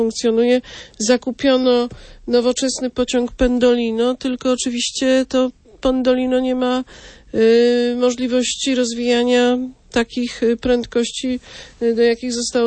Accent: southern Poland, Poland; Ja też jestem z południa Polski.

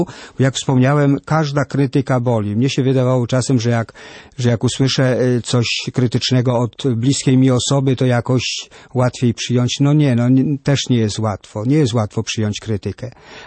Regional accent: Kraków, Lesser Poland, Poland; Ja jestem z Krakowa, więc przeżywałem te dni.

